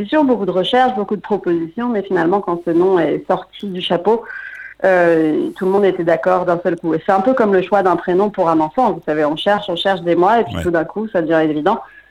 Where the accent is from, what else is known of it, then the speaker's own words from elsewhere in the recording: Paris, Île-de-France, France; moi je viens de Paris.